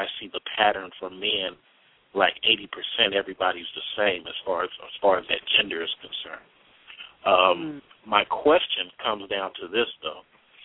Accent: California, United States; I believe that I come from the West Coast, and in the West Coast, people tend to talk and not put themselves in such a defensive mechanism or as much of a controlling mechanism. We have this saying in California

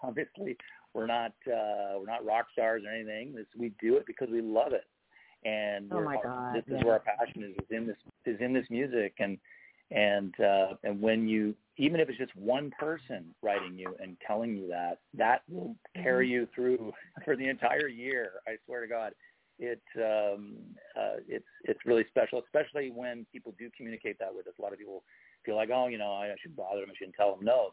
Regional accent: Toronto, Ontario, Canada; Just living in Toronto, growing up in Toronto, I wasn't exposed to jazz at all

